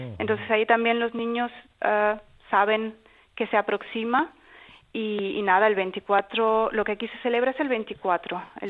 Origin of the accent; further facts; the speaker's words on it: Canary Islands, Spain; moved away as an adult; ¿Que se me nota en el acento? Sí, y más si supieras que soy canaria.